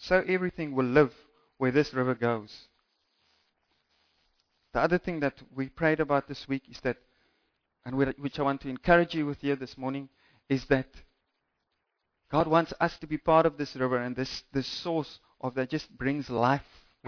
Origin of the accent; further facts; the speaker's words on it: Windhoek, Khomas, Namibia; Swakopmund, most of you, I come from Windhoek, at least there we did it sometimes.